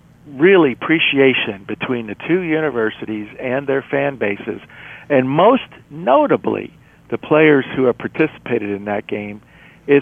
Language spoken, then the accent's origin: English; Florida, United States; as I was growing up in South Florida.